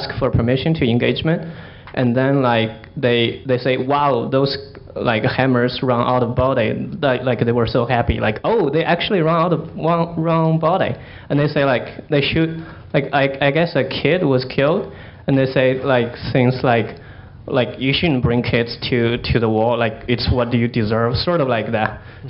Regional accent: China; The second one is, I'm from China.

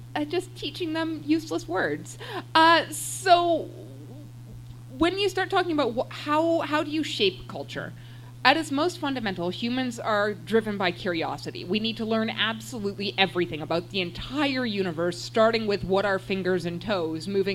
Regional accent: Canada; And I'm Canadian

